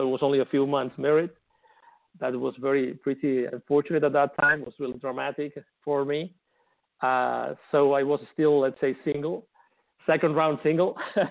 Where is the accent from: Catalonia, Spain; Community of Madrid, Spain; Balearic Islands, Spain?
Catalonia, Spain; Barcelona; English is a second language; moved away as an adult; also born or lived in Mexico City; So although I am originally from Barcelona, as you said in the introduction, I was already in 2001. I moved from Europe to the Americas, actually to Latin America. So I was in Mexico City.